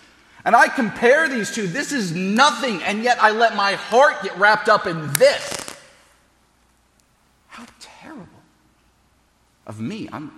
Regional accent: Memphis, Tennessee, United States; I'm an NFL fan because I grew up in Memphis, And when I was growing up in Memphis, first off, it was called Memphis State, not University of Memphis.

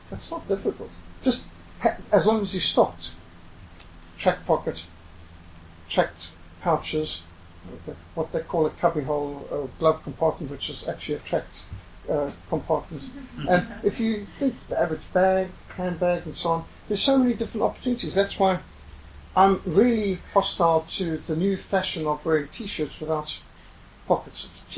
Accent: Zimbabwe; I was brought up in Rhodesia where ambushes, landmines, attacks was common, normal

